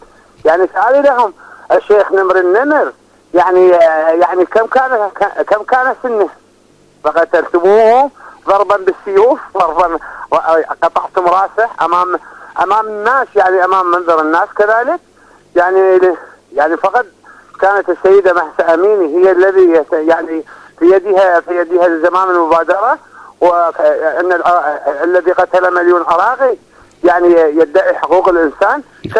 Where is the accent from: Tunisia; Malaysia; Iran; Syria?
Iran; Khuzestan; أنا عندنا في خوزستان